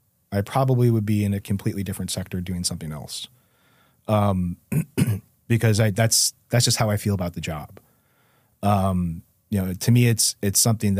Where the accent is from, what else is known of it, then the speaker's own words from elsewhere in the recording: New Haven, Connecticut, United States; Like, I grew up in Westville, the Westville section of New Haven, which is, like, a pretty, like, upper middle class, affluent, you know, neighborhood.